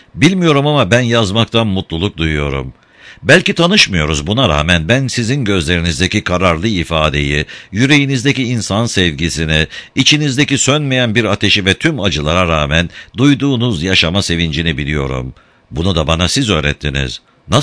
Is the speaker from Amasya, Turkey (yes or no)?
yes; Suluova, Amasya, Turkey; born there; 1959 Amasya Suluova doğumluyum.